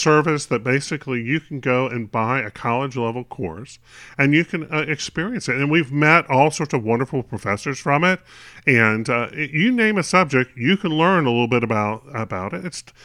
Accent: North Carolina, United States; I'm from North Carolina. Duke's in North Carolina. What can I say? It's a local boy.

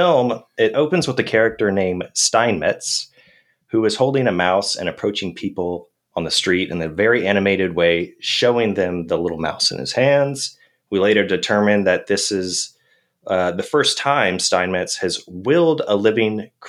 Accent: Harlingen, Texas, United States; So I'm from the Rio Grande Valley.

